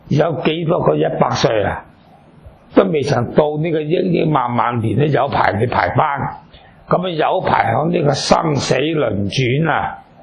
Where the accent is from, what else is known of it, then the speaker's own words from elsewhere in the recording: China; 我哋中国人南方啊食米嘅，佢亦系压饱个肚啫。